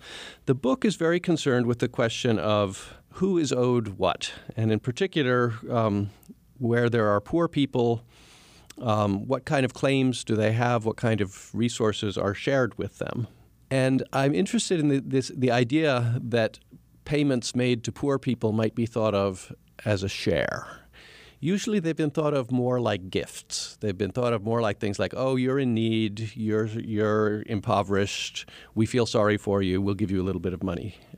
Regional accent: California, United States; I grew up in Southern California. I had no connection with Africa.

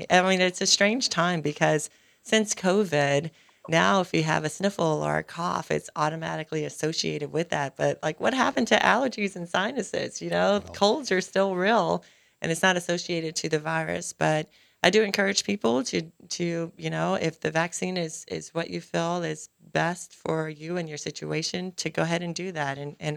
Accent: Baton Rouge, Louisiana, United States; But I found my home back here in my hometown, Baton Rouge.

